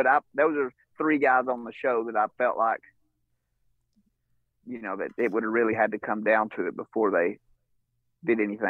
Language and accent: English; Georgia, United States; I'm from North Georgia, which, you know, I'm probably, as a crow flies, probably 2 hours from Knoxville or something like that, you know, beeline. But you're kind of in that same Southern Appalachian kind of background.